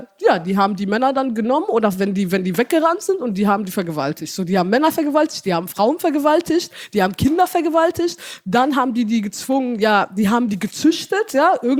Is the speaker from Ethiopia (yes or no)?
yes; Ethiopia; German is a second language; ich bin in Äthiopien zur Schule gegangen und da haben wir auch nicht gelernt in den Büchern, was genau passiert ist, ne?